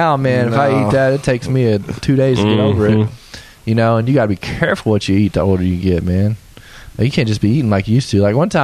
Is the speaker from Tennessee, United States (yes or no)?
yes; Nashville, Tennessee, United States; See, because, like, me and Ian are born and raised in Nashville, and we feel like